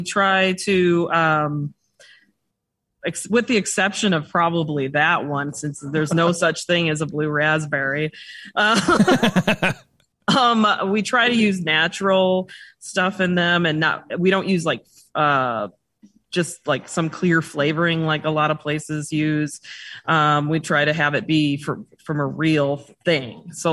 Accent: Chicago, Illinois, United States; Well, we're originally from Chicago, so we're Transplants.

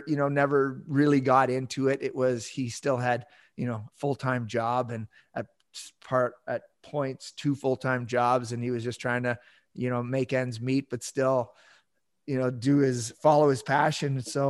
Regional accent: Ontario, Canada; I grew up in Southern Ontario. It's kind of funny because I grew up in rural, what I would consider farm country, right? You know, a couple hours drive from Toronto, but really it's just a bunch of farm kids, few small towns here and there.

